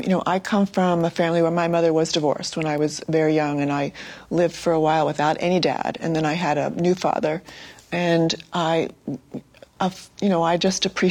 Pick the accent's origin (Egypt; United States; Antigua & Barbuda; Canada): United States; I'm an American child of the 60s